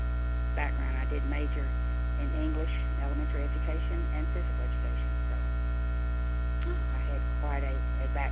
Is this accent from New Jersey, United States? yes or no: no; Memphis, Tennessee, United States; also born or lived in Union City, Tennessee; I was born in Union City, Tennessee, which is north of Memphis. That was August 8th, 1945. And my family, my mother and dad, moved to the Memphis area when I was about 3 years old.